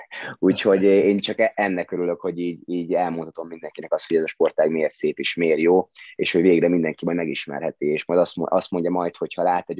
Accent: Hungary; born there; mert mindenben nagyon jók vagyunk, hál' Istennek, és ezért örülök, hogy ide születtem

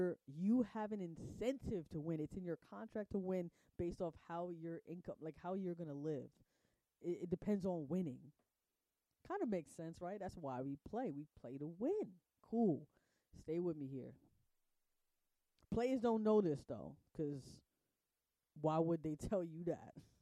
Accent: New York, United States; I am a fan of the Giants. I am from New York, so it kind of makes sense, right?

